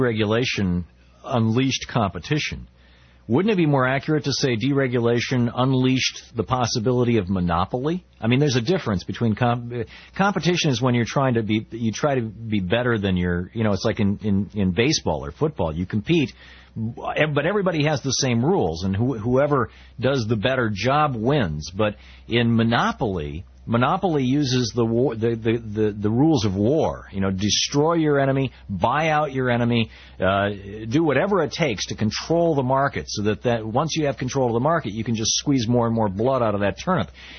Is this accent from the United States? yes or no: yes; Lansing, Michigan, United States; I grew up in Lansing, Michigan, in a working class neighborhood